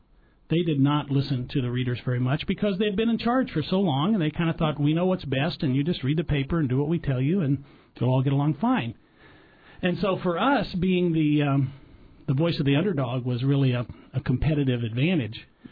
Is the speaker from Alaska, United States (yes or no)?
yes; Anchorage, Alaska, United States; born there; I was born in Anchorage. And so whenever I'd go anywhere or do anything and I'd say I was born in Alaska, people would say, man, that's really cool.